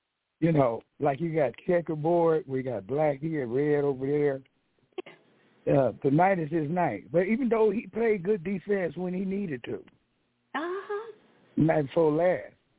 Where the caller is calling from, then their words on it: Las Vegas, Nevada, United States; I'm calling from Las Vegas.